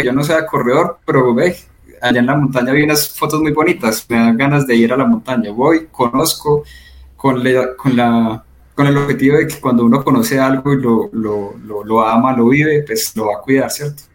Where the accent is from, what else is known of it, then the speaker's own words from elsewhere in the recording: Armenia, Quindío, Colombia; born there; now in Manizales, Colombia; Yo nací en Armenia, Quindío